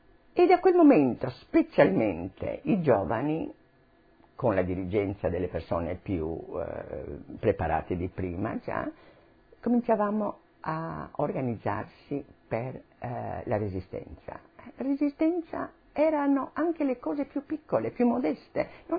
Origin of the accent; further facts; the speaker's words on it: Trieste, Friuli-Venezia Giulia, Italy; born there; sono nata a Trieste, sono di famiglia slovena e sono nata nel 1926, precisamente il 6 ottobre.